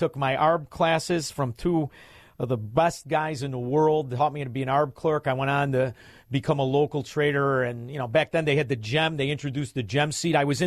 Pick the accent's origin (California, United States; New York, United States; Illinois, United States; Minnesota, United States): Illinois, United States; Melrose Park; I'm a meathead from Melrose Park.